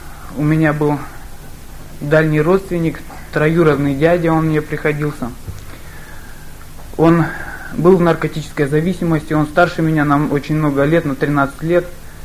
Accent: Zhezkazgan, Ulytau Region, Kazakhstan; also born or lived in Kyrgyzstan; Родился я в Киргизии. В очень бедной семье. Когда мне было полгода, мы уехали. Моя мама с папой взяли меня на руки, взяли чемоданчик с вещами и уехали в Казахстан на заработки. Это центральный Казахстан, город Жезказган

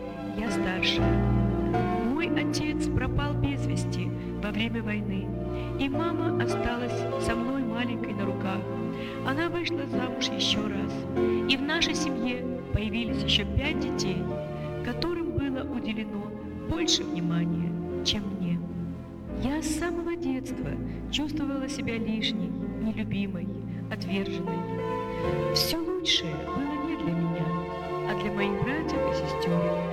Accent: Russia; Всю свою жизнь я прожила в России. Мой родной язык русский. Россия – это моя родина. Россия – это мой дом.

